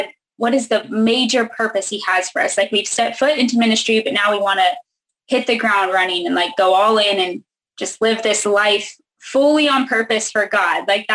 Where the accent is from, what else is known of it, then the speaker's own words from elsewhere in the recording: California, United States; I had never been to Oregon. I grew up in California.